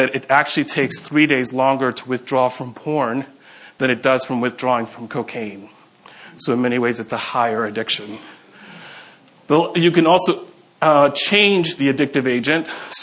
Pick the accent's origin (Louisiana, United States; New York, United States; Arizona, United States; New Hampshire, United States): New York, United States; Manhattan; since I'm from Manhattan, I always think in terms of subways whenever I do this.